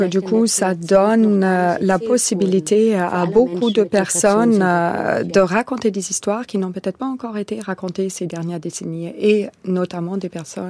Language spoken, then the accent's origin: French; Armenia; Moi, je viens d'Arménie, mais je suis kurde et jéside.